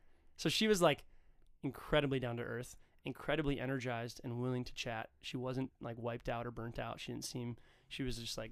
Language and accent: English; Hudson, Wisconsin, United States; in my hometown, Hudson, Wisconsin, Stillwater, Minnesota